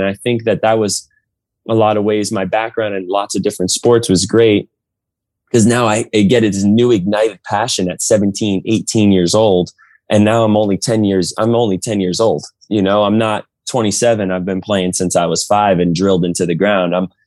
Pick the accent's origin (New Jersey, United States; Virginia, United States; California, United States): New Jersey, United States; I was from North Jersey, Yankees. I was a big Devils hockey guy, like the Nets, you know